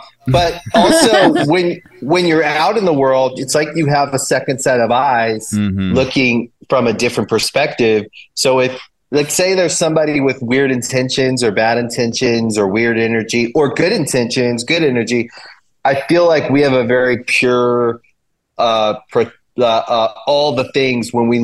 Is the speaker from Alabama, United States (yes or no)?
no; Maryland, United States; In Maryland.